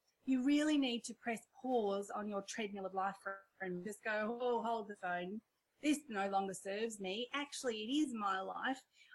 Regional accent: India; born there; accent: Indian; I'm Indian by birth and I've got my whole my childhood story, which again, we won't have time for, but you know, when I'm on stage and I crack into my Indian accent

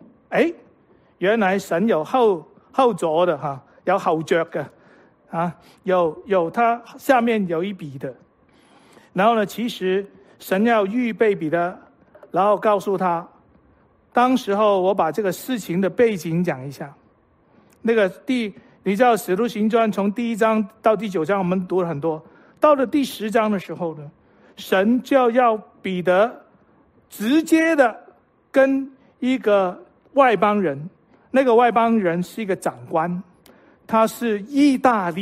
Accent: Guangdong, China; 知道我们老广啊，好，广东烤鸭

